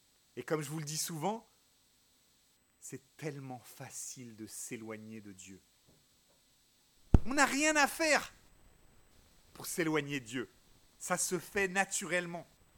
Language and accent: French; France; Je suis français, blanc